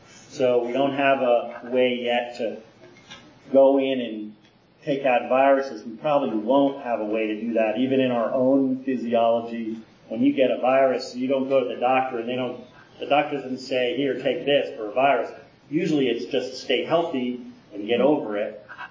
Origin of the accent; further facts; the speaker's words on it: Maryland, United States; And we're from Maryland. We're about 30 miles north of D.C. We're going to move this winter, hopefully, to North Carolina.